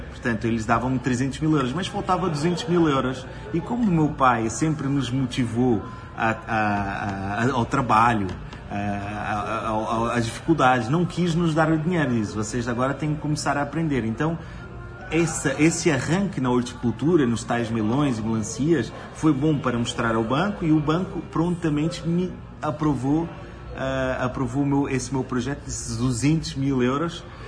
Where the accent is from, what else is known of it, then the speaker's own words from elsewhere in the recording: Maringá, Paraná, Brazil; now in Portugal; nós quatro nascemos aqui em Maringá. E certo. Nós agora, depois de Maringá, fomos viver para Portugal. Então eu costumo sempre dizer com muito orgulho que sou maringaense